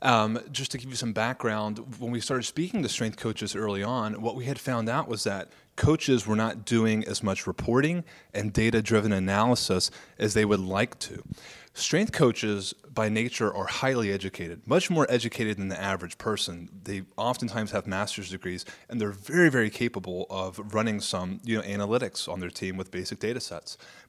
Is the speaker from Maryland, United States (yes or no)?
no; Tennessee, United States; let me welcome you here as a born and raised Tennessean. I'm back in my home state, and I'm excited about